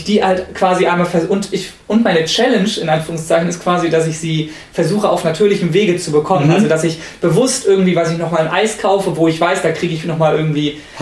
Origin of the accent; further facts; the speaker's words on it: Hamburg, Germany; Ich als Hamburger finde natürlich gut, dass Hamburg ein eigener Bundesstaat, hätte ich fast gesagt, ein eigenes Bundesland.